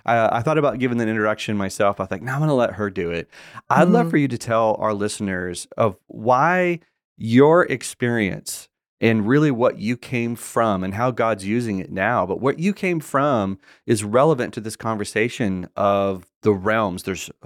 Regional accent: California, United States; That's where I was from, Orange County.

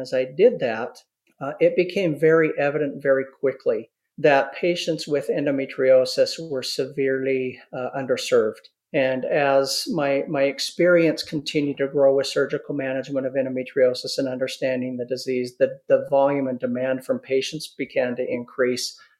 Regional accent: Utah, United States; I'm actually a Utah native, born and raised in Utah.

